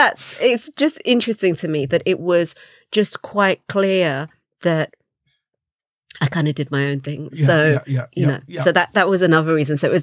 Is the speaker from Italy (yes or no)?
no; Oxford, South East England, United Kingdom; growing up in Oxford, I had lots of friends, but I also was a bit of an outsider.